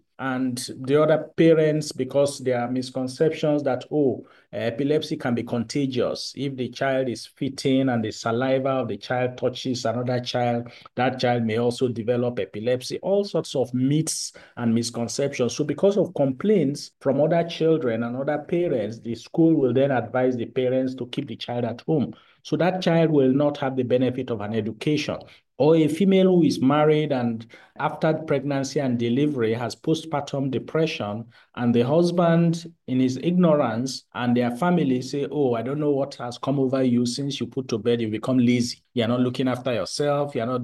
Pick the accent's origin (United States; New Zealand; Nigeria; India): Nigeria; I'm a Nigerian, and I work in the mental health space.